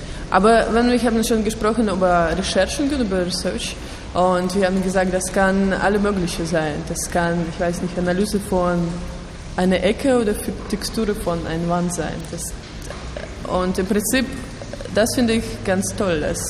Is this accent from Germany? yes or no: no; Russia; Ich bin aus Russland. Ich habe in St. Petersburg studiert